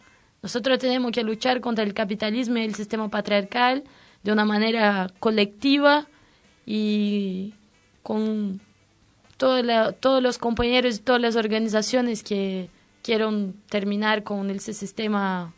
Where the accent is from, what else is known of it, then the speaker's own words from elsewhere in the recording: Brazil; yo soy de Brasil y nunca se realizó un encuentro nacional de mujeres